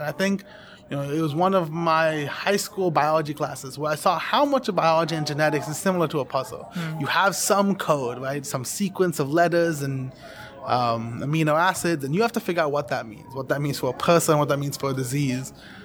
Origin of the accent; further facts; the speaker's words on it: Knoxville, Tennessee, United States; And then I did some class at the University of Tennessee as well, my hometown.